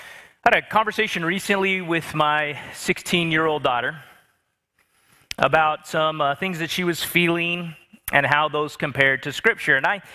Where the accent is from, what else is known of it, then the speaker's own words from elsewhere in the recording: Bakersfield, California, United States; And I am from Bakersfield, California. I've been there since my parents moved us there in high school.